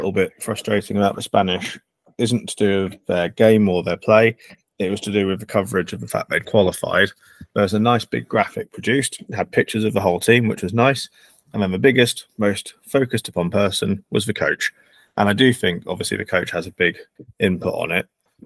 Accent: United Kingdom; as British people, we may be slightly biased with our comments that might follow?

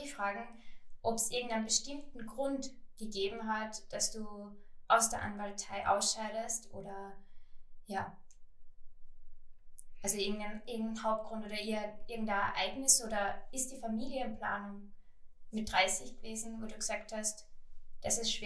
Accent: Salzburg, Austria; wir haben als Salzburger Paragrafinnen

